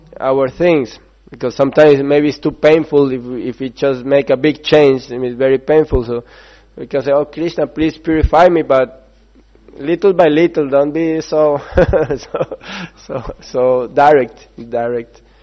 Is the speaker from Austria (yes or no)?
no; Colombia; For example, I'm from Colombia.